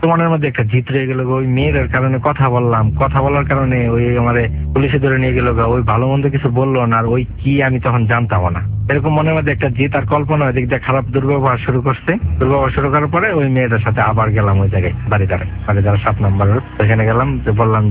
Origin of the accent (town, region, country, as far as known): Gafargaon, Mymensingh Division, Bangladesh; born or raised there